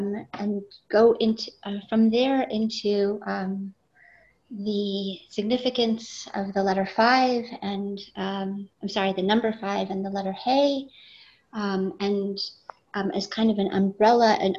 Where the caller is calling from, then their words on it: Safed, Northern District, Israel; I'm speaking from Tzfat, Ira Kodesh, Baruch Hashem.